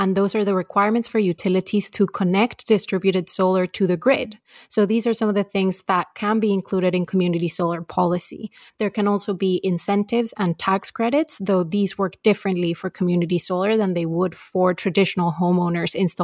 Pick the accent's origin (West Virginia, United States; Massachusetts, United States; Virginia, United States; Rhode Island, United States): Massachusetts, United States; In third place, though with new projects being installed at less than half the rate of New York, is my home state of Massachusetts.